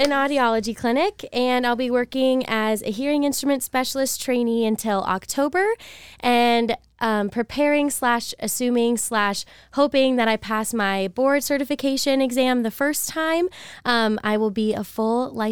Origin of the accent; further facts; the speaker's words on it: Toronto, Ontario, Canada; also born or lived in Gilbert, United States; now in Boise, United States; I'm from Gilbert, Arizona, but originally from Toronto, Canada. Been in Boise for 4 years now.